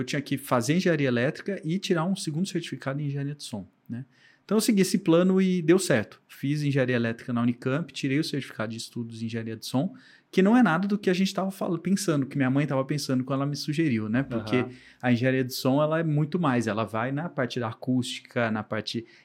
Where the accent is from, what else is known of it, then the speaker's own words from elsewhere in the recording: Campinas, São Paulo, Brazil; born there; now in Vinhedo, Brazil; eu sou cristão, eu sou nascido em Campinas, né?